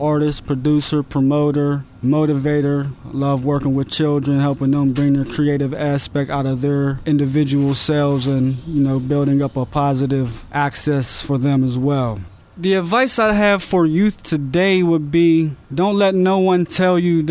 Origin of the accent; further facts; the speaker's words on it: Pittsburgh, Pennsylvania, United States; Actually, I was born in Pittsburgh, PA, grew up in Belsouver on the south side of Pittsburgh.